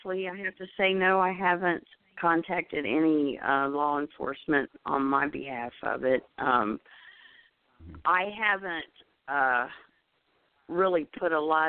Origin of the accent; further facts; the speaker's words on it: Middletown, Ohio, United States; There was a lady here in my hometown of Middletown, Ohio, and we are calling it the Oxford State 4.